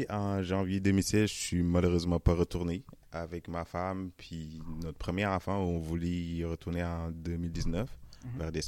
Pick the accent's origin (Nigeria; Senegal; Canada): Senegal; Je suis originaire du Sénégal. Je suis né là quelque part en 1994. Je suis né d'un père Sérère, qui c'est une ethnie qui vit à l'ouest du Sénégal. Puis d'une mère Diola qui vit au sud du pays.